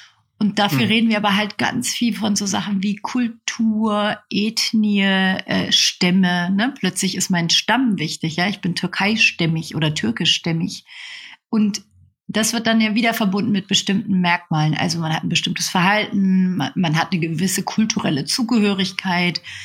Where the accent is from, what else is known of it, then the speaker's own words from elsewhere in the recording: Nuremberg, Bavaria, Germany; Ich komme aus Nürnberg